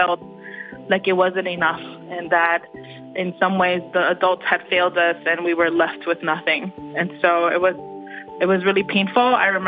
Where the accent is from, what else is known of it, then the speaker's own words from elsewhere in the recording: Texas, United States; Well, first of all, I will say that I'm a Texan, and Texans are not used to the cold and the snow